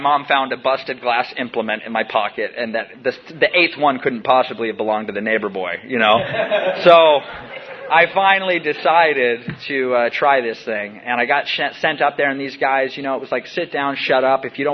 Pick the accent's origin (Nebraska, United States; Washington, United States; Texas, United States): Washington, United States; You know, I grew up in Washington. It's just like the whole world's a bathroom.